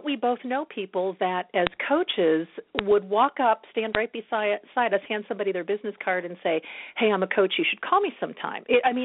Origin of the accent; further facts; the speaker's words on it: Pittsburgh, Pennsylvania, United States; we joke about we're both from Pittsburgh, but we didn't know each other then.